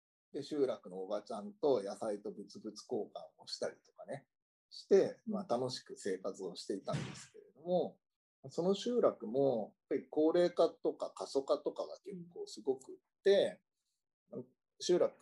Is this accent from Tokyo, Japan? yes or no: yes; Tokyo, Japan; まず自分が、まあ、東京で生まれ育った自分